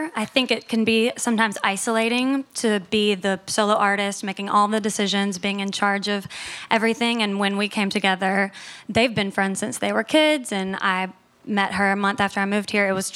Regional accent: Mississippi, United States; I have two names. I'm from Mississippi.

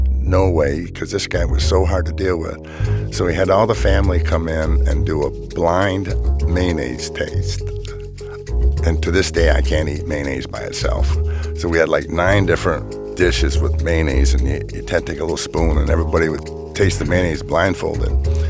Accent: Michigan, United States; And from where I'm from, is Posen was right near us, and they raised potatoes. I grew up on a farm that we raised a lot of potatoes.

